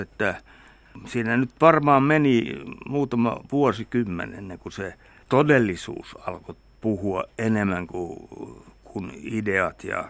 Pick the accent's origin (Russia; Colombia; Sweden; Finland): Russia; Finnish is a second language; Ja näin ei tule varsinkaan meillä Venäjällä tapahtumaan.